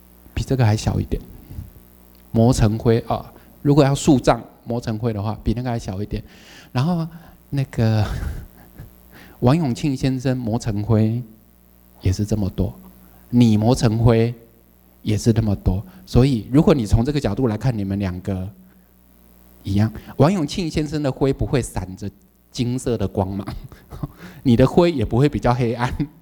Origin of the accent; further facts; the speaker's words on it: Taiwan; first language Taiwanese Hokkien; Chinese is a second language; 他们有些不懂台语啊，抱歉，这个母语就是会跑出来啊。